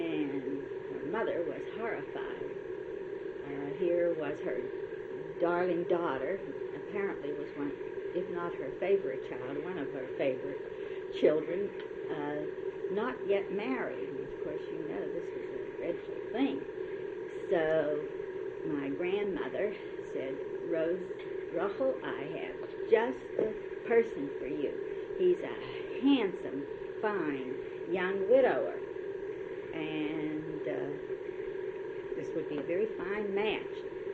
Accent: Budapest, Hungary; born or raised there; also born or lived in Munkács

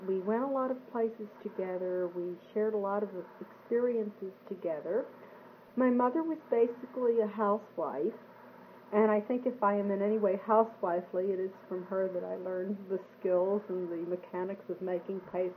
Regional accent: Baltimore, Maryland, United States; it was very secure to be a Jew growing up in Baltimore.

